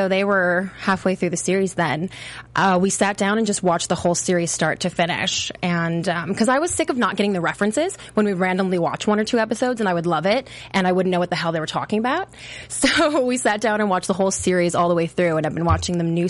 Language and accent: English; Minnesota, United States; I mean, I'm from Minnesota, so, you know, my my neighbors to the north, I wonder if they care for it.